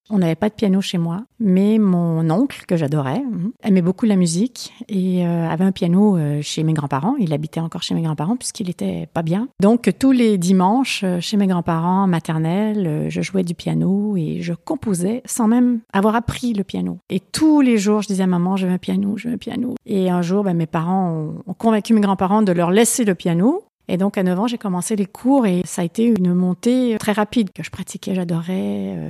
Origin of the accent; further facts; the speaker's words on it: Victoriaville, Quebec, Canada; j'ai grandi à Victoriaville, qui est au centre du Québec. Et c'est la région de l'érable.